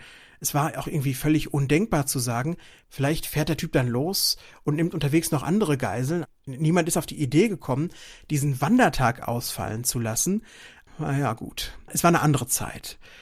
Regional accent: Lüdenscheid, North Rhine-Westphalia, Germany; etwas über ein Verbrechen in meiner Heimatstadt Lüdenscheid zu berichten, das sich in meiner Kindheit zugetragen hat.

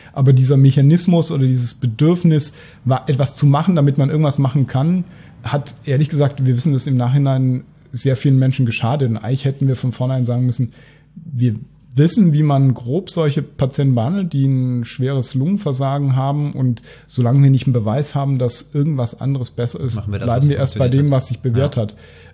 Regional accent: Cologne, North Rhine-Westphalia, Germany; als Kölner, ich weiß nicht, wann ich das letzte Mal wirklich in einer Kölner Kneipe war.

